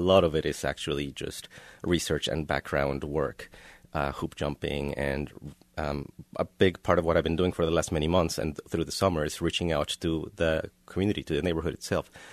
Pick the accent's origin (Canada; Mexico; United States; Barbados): Mexico; I grew up in Mexico